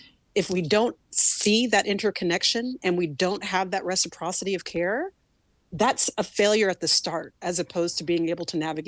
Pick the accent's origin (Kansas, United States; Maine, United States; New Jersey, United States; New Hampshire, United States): Kansas, United States; And I'm actually from Kansas. My people are from Mississippi and Kentucky.